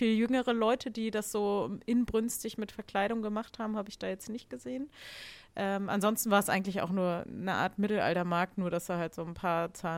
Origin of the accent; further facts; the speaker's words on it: Lower Saxony, Germany; ja, ich komme aus der Nähe von Buxtehude